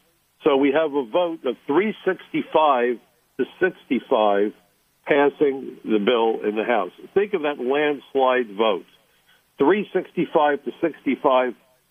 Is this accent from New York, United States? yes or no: yes; Brooklyn, New York, United States; where I come from, and I come from Brooklyn, New York, we have a name for the world's best and brightest.